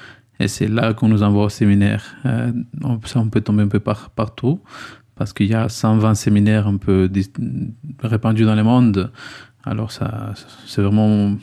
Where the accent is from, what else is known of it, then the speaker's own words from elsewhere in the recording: Ecuador; moved away as an adult; now in Bayonne, France; je viens de l'Équateur, j'ai 30 ans.